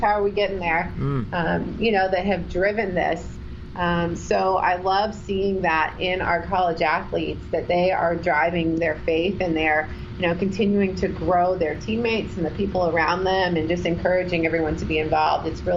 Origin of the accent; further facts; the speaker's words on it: Orlando, Florida, United States; And I actually started playing slow pitch softball in Florida, where we moved and where I grew up in the Orlando area.